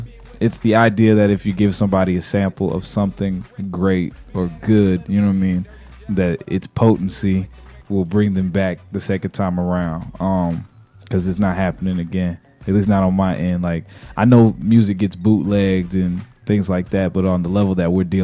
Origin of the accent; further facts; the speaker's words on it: Topeka, Kansas, United States; I'm from Topeka